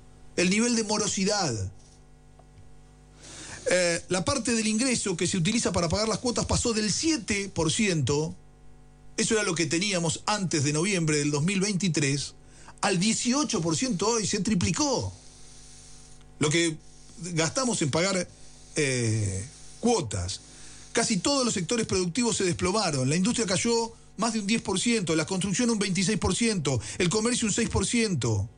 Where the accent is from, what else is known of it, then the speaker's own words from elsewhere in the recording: Argentina; el culpable somos los argentinos, que no terminamos de confiar